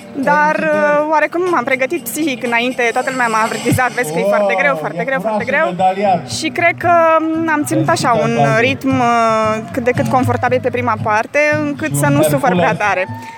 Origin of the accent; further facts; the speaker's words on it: Tulcea, Tulcea County, Romania; și sunt din Tulcea.